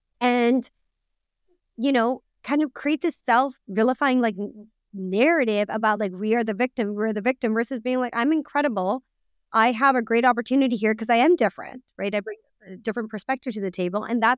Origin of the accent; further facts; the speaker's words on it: Pakistan; I'm in Pakistani, he's Indian.